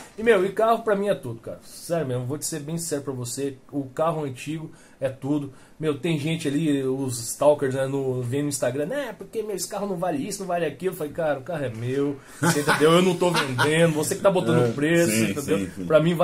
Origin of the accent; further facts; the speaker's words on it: Apucarana, Paraná, Brazil; born there; Eu, na verdade, sou nascido em Apucarana.